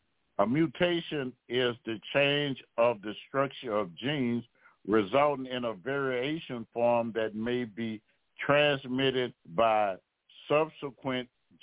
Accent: Louisiana, United States; I'm from Louisiana, so when I speak on these terms, I'm saying something.

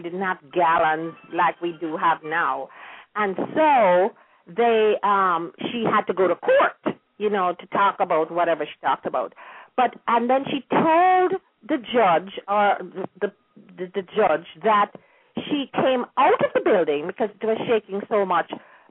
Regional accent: Kingston, Jamaica; But I remember my aunts, when they used to go to parties in Kingston, you know, because I was raised in Kingston

